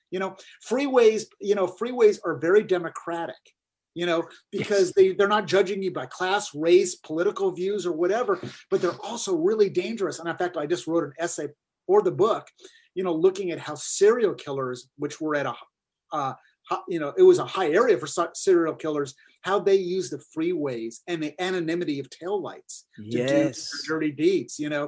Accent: Pasadena, California, United States; I felt it on my novel because it was about my hometown of Pasadena.

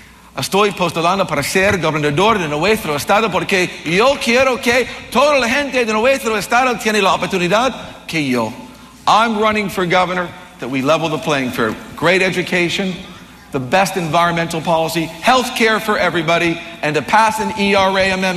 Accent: Florida, United States; It's just great to be home where I grew up in Broward County, right here.

